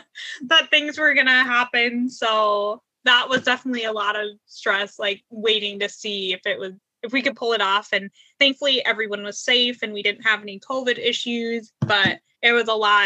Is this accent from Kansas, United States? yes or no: yes; Kansas, United States; I'm from Kansas, so it was interesting for me, having lived really close to Fort Leavenworth